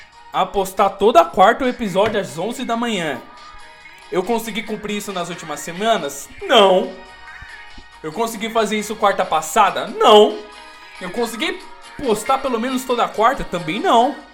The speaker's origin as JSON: {"language": "Portuguese", "region": "Northeast Region", "country": "Brazil", "tie": "born there", "lives_now": "São Paulo, Brazil", "said": "Moro em São Paulo, mas nasci no Nordeste."}